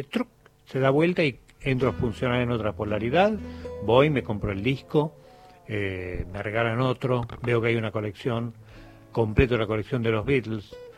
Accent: Buenos Aires, Argentina; also born or lived in Ramón Mejía; Yo nací en Ramón Mejía, viví en Buenos Aires, en Flores, casi toda mi vida, por lo menos hasta los 26 años, después ya más para el lado de Palermo, siempre anduve rondando, merodeando el área, como quien dice.

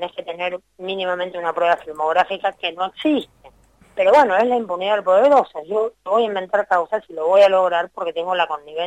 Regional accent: La Plata, Buenos Aires Province, Argentina; now in Mendoza, Argentina; yo soy platense, vivo hace 9 años en Mendoza.

